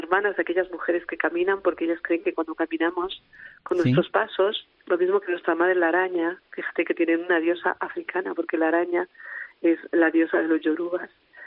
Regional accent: León, Castile and León, Spain; yo soy de León, soy leonesa

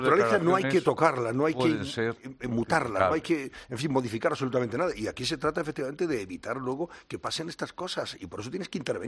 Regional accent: Andalusia, Spain; yo soy de la Sierra de Segura, Cazor en las Villas, es un parque natural muy importante.

